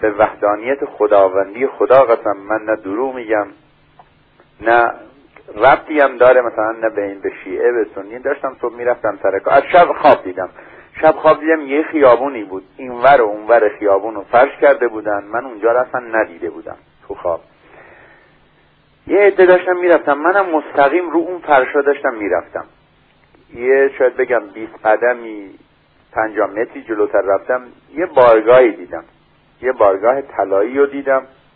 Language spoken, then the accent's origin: Persian; Kurdistan, Iran; گفتم من بچه کردستانم